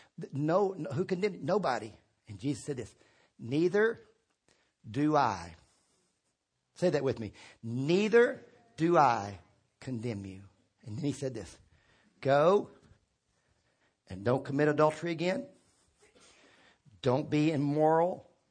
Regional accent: Virginia, United States; You know, one of the things growing up in Virginia, I loved was some mornings you get up, you look out the window, and it had snowed in the night.

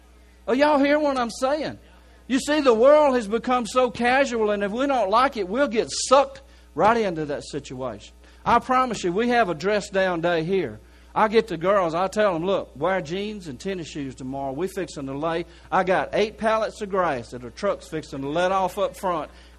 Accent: Kentwood, United States; Y'all understand I'm from Kentwood.

